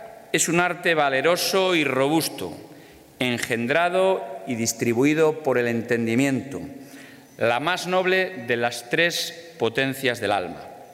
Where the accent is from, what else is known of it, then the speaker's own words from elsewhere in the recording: Salamanca, Castile and León, Spain; yo, como salmantino, me llena de orgullo